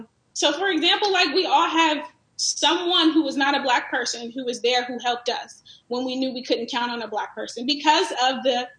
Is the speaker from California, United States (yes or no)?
yes; California, United States; Growing up in California where there was nothing that was practically segregated, I personally loved growing up in a very diverse environment.